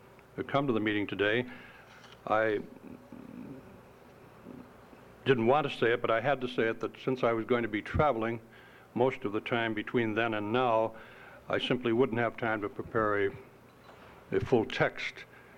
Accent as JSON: {"language": "English", "town": "Chicago", "region": "Illinois", "country": "United States", "said": "I'm a Chicagoan on leave for 40 years, but still devoted to the city."}